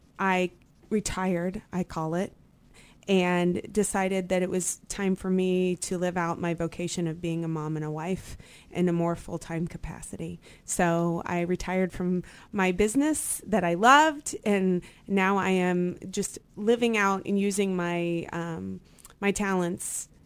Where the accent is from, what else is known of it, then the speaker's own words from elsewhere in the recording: Decatur, United States; I was born and raised here in Decatur and at Holy Family.